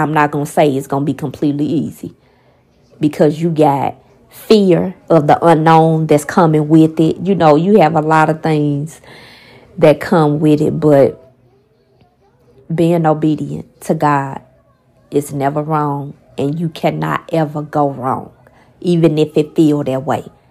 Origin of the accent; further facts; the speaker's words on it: St. Louis, Missouri, United States; now in Texas, United States; Me and my family just moved to Texas from St. Louis. I was born and raised in St. Louis, and of course, so were my children.